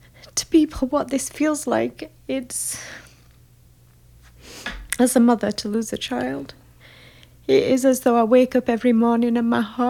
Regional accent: England, United Kingdom; moved away; I came from England

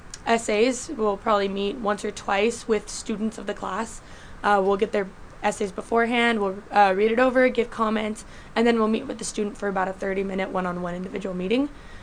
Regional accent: Utah, United States; Born and raised in Utah, I felt a good urge to go out of Utah.

